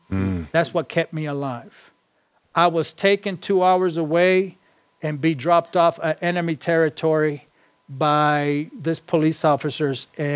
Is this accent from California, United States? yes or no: yes; Los Angeles, California, United States; I said, I'm from East LA.